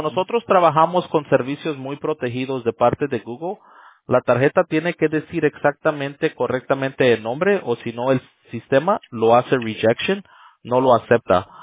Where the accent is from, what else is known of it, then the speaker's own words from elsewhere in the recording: Mexico; yo también soy de México